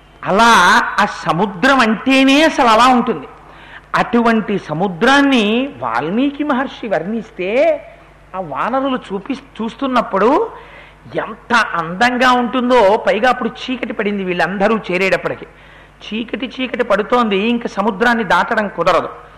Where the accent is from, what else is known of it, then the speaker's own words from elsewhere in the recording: Eluru, Andhra Pradesh, India; నా చిన్నతనంలో నేను ఏలూరులో చదువుకునే రోజుల్లో